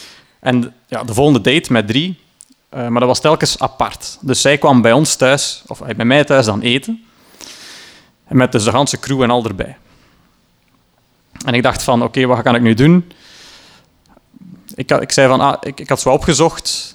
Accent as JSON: {"language": "Dutch", "town": "Sint-Niklaas", "region": "Flanders", "country": "Belgium", "tie": "born there", "said": "En de laatste date was in mijn geboortestad dan, Sint-Niklaas."}